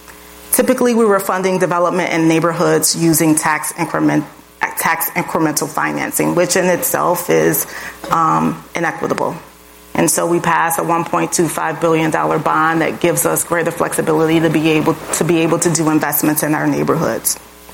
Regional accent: Illinois, United States; I grew up in North Lawndale.

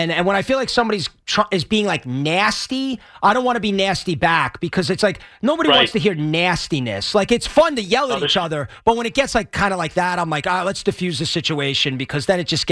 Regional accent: New Jersey, United States; Everybody says I'm from North Jersey, and I know why, and I'm from South Jersey.

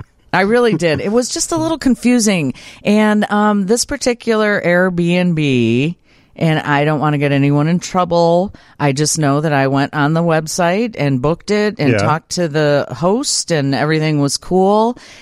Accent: Brookfield, Illinois, United States; Because, you know, I grew up in Brookfield right near Ogden Avenue. Ogden's near where we live now.

